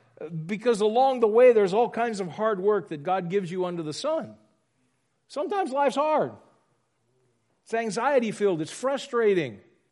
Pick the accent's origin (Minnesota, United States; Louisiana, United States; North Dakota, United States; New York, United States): Louisiana, United States; We grew up in Louisiana, and so when we grew up in Louisiana, you take the passage about getting together and eating and drinking and barbecuing and having a good time, you take that very seriously.